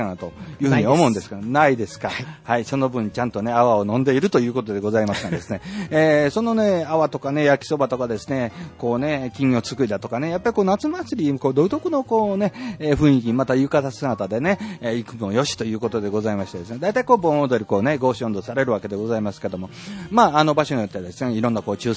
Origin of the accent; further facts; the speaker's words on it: Eigenji, Shiga, Japan; 私の地元ですね、永源寺のですね山上町というところなんですけどもですね